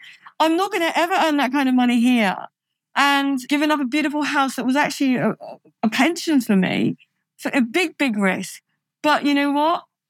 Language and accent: English; South East England, United Kingdom; I'm actually from Kent, but I did live in London and I had a house there